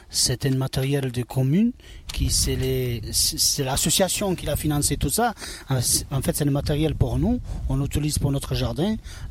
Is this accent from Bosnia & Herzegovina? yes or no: yes; Bosnia & Herzegovina; French is a second language; En fait, mon enfance, depuis ma naissance, je viens des pays d'Est, de Bosnie.